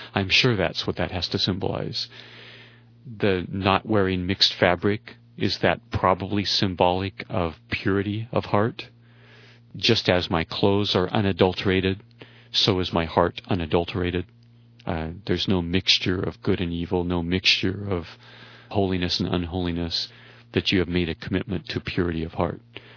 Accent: United States; As an American, God has not called my nation to that experiment.

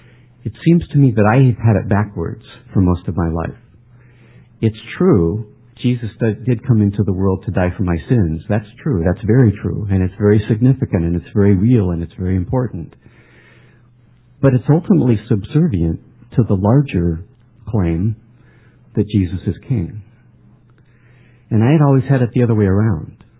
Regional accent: United States; One is I'm an American, and secondly, I'm a human being.

